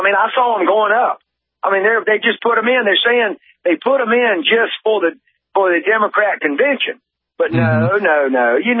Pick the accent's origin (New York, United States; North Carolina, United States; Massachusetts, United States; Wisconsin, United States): North Carolina, United States; Charlotte; In Charlotte, North Carolina. I was born and raised in Charlotte.